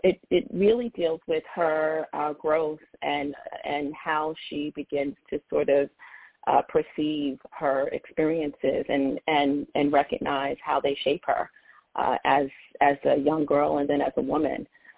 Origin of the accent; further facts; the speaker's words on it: New York, United States; So, I was raised in New York on the Upper West Side of Harlem. So I'm a Harlem girl. I like to say Harlem, USA. Because I'm very proud of those roots.